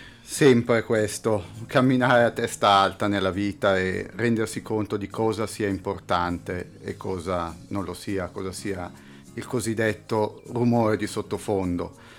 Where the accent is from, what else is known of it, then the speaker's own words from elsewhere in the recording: Como, Lombardy, Italy; mi piace comunque pensare di avere una ricaduta e positiva sul territorio, sul mio territorio, da Comasco Doc